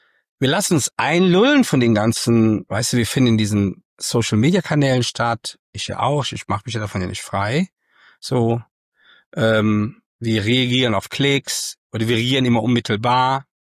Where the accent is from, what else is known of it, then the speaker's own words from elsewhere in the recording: Germany; warum tun wir uns als Deutsche so schwer? Und das, glaube ich, ist einfach eine Anlage, eine Fähigkeit, die wir als Deutschen haben.